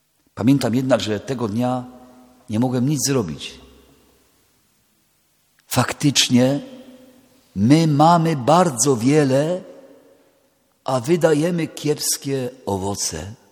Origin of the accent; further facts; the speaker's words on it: Częstochowa, Silesian Voivodeship, Poland; jestem z Polski, z Częstochowy, z diecezji częstochowskiej